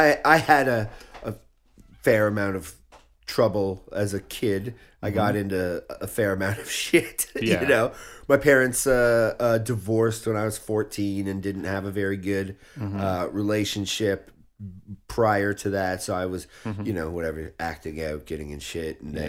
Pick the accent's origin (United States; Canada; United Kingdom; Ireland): Canada; Orangeville, Ontario; So yeah, I grew up in Orangeville, Ontario, which at the time had a population of about 14,000 people.